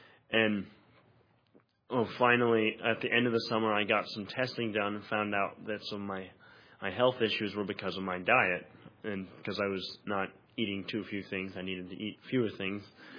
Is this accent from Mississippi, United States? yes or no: yes; Olive Branch, Mississippi, United States; I'm a senior music major. I'm from Olive Branch, Mississippi.